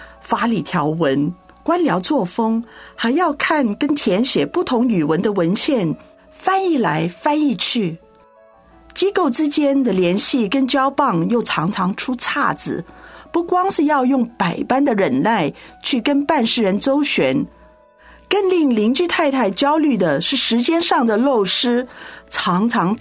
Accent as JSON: {"language": "Chinese", "country": "Hong Kong", "tie": "born or raised there", "said": "想到小时候在香港的保姆姨姐的枕头"}